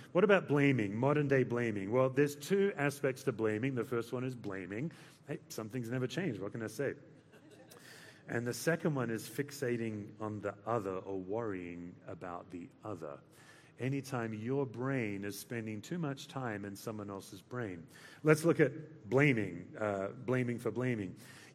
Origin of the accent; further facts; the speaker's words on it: Australia; I'm an Australian, it's mate, not dude